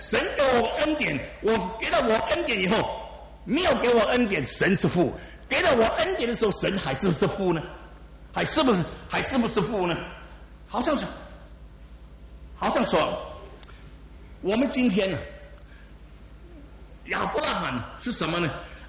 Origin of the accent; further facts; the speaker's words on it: Singapore; 我是新加坡人，南洋人比较土，南洋人不知道天多高地多厚